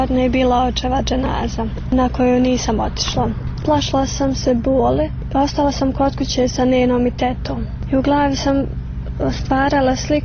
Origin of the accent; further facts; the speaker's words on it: Glogova, Republika Srpska, Bosnia & Herzegovina; now in Lukavac, Bosnia and Herzegovina; Iako živim tamo u Lukavcu, ipak Glogova je u srcu i kada neko pita odakle sam, ja kažem, ja sam iz Glogove.